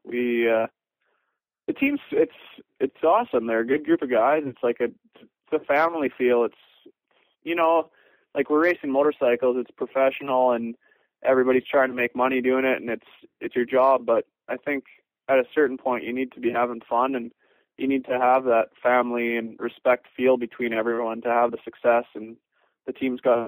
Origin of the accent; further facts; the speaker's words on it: Canada; it just goes back to, like, you know, being Canadian, it's always hockey analogies